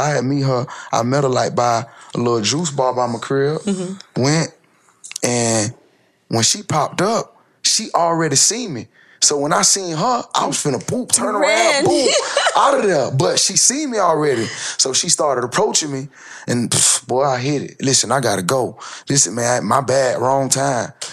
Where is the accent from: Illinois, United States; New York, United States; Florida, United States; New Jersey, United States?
Florida, United States; Yeah, I'm from Florida.